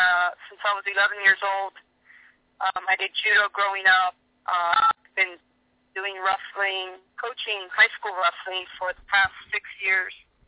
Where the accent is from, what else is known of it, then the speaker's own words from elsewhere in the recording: California, United States; I have family in California. I grew up in California